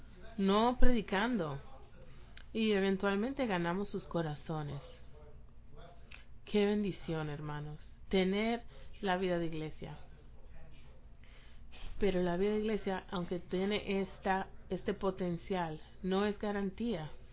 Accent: Beijing, China; Spanish is a second language; moved away as an adult; now in United States; Yo vengo de Beijing, de la China, y soy profesor y he aprendido educación.

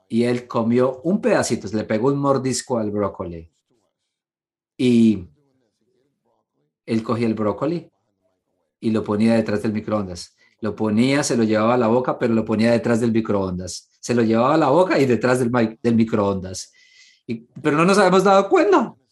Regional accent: Pittsburgh, Pennsylvania, United States; also born or lived in Texas; Yo crecí en Pittsburgh y yo ni siquiera sabía que era un jalapeño.

